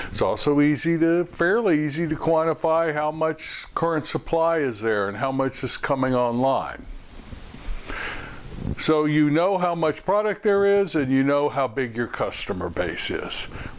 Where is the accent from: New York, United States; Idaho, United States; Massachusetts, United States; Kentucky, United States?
Kentucky, United States; Louisville; So, for example, in my hometown, Louisville, Kentucky, which is on the border with Indiana, we're separated by the Ohio River.